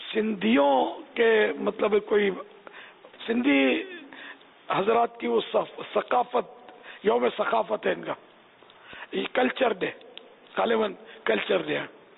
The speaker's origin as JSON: {"language": "Urdu", "region": "Sindh", "country": "Pakistan", "tie": "born there", "said": "تو یوں مطلب میں سندھ کی پیدائش ہے میری, میرے بچے کی بھی سندھ کی پیدائش ہے"}